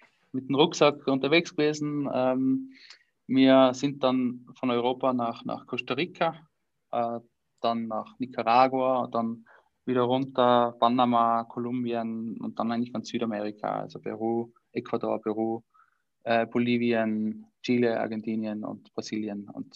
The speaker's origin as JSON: {"language": "German", "region": "Styria", "country": "Austria", "said": "Es ist wie bei uns in der Steiermark, wenn man durch die Weinberge fährt."}